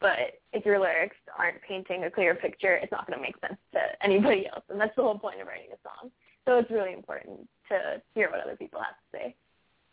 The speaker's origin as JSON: {"language": "English", "region": "Florida", "country": "United States", "said": "I come from South Florida. It's a pretty small town. It's the kind of place where everyone knows each other, and you've been going to school with the same kids since, like, kindergarten."}